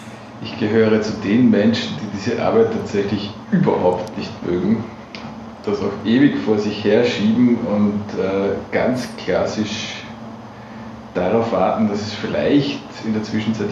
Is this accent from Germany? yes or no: no; Austria; ich bin am Land aufgewachsen in Österreich und ich bin jetzt aber auch nicht in einem besonders konservativen Haushalt aufgewachsen und schon gar nicht bürgerlich. Also ich komme aus sehr kleinen Verhältnissen.